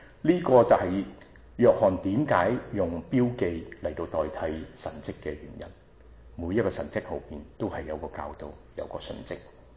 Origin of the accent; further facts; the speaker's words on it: Shanghai, China; Cantonese is a second language; 就好似我哋上海人有一句话，我系上海人